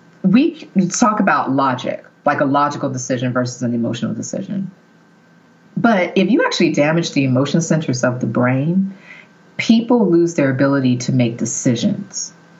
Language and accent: English; the South, United States; I grew up in the South and there just wasn't